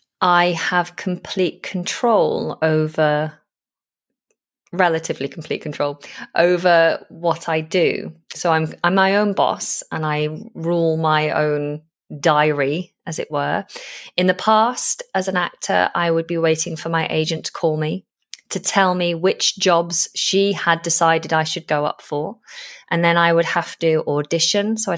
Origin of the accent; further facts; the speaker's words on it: Manchester, North West England, United Kingdom; accent: Lancashire; I'm from Manchester. I was brought up around Manchester. And if you heard me when I was a teenager, I'm unrecognizable now with how I speak. Because I used to have quite a strong Lancashire accent